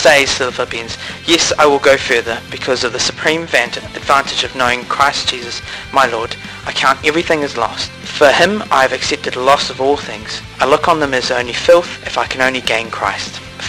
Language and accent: English; Tawa, Wellington, New Zealand; I'm from New Zealand, Tawa, actually.